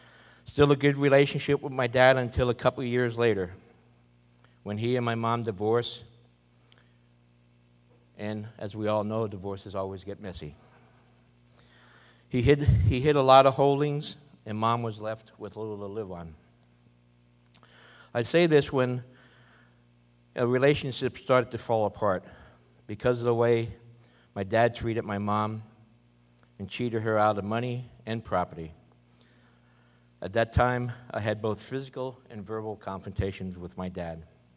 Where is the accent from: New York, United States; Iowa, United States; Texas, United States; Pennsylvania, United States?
Pennsylvania, United States; I was born and raised in Pennsylvania, the youngest of three boys.